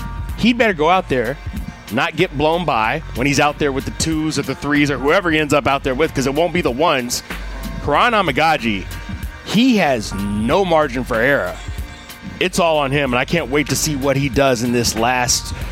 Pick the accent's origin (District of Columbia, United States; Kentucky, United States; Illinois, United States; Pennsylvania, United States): Illinois, United States; Chicago; I am still from the South Side. I still do cheer for the Sox.